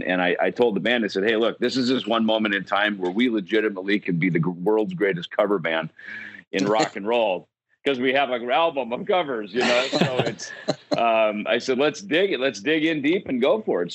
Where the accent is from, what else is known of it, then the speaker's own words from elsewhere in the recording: Jackson, United States; There's a vocational school in the town I grew up in Jackson.